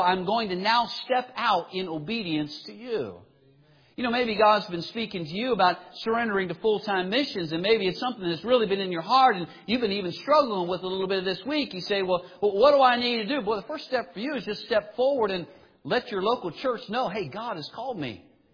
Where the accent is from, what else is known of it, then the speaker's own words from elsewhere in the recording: Pennsylvania, United States; I grew up in Pennsylvania, and we had two big gardens that we would take care of every year.